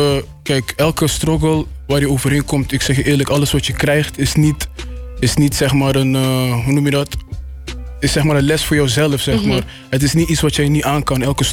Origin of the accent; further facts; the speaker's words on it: Suriname; Ja, oké, ik ben Surinamer, weet je toch?